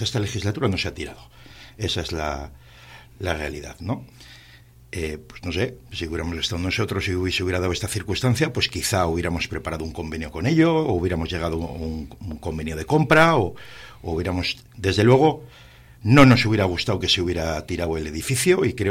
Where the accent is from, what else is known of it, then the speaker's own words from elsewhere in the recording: Laredo, Cantabria, Spain; lo conocemos los que somos de Laredo